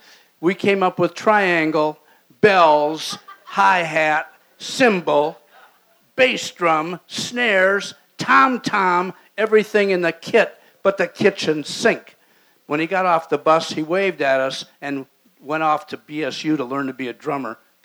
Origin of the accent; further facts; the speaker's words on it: Detroit, Michigan, United States; moved away; I'm from Detroit. Anybody in here from Detroit?